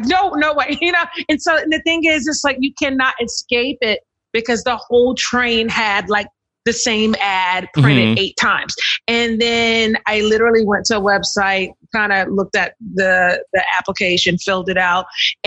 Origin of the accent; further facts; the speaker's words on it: North Carolina, United States; moved away as an adult; also born or lived in New York City; I'm originally from North Carolina.